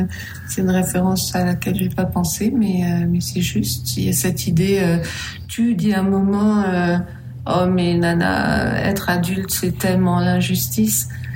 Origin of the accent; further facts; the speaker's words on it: France; Alors que chez nous, en France, peut-être autant au Danemark, on a cette impression d'enfance